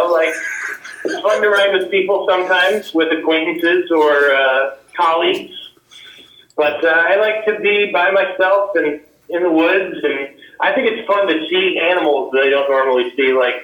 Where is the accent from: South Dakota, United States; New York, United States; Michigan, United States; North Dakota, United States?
Michigan, United States; I grew up very near the Canadian border.